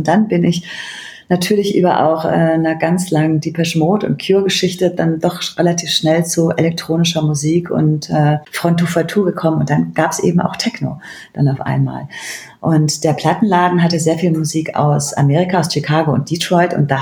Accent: Cologne, North Rhine-Westphalia, Germany; ich komme aus Köln, ich habe das gelernt

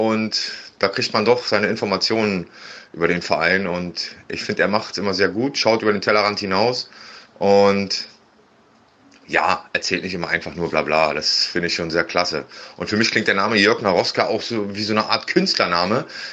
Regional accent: Berlin, Germany; accent: Berlin; ich kann auch ein bisschen Plattdeutsch und mein Berliner Akzent, den hört man noch kaum.

